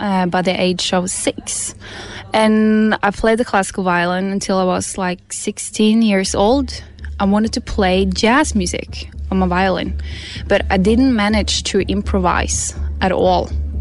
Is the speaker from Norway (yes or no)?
yes; Oslo, Norway; English is a second language; I'm a jazz musician, I'm a double bass player, and I'm from Oslo.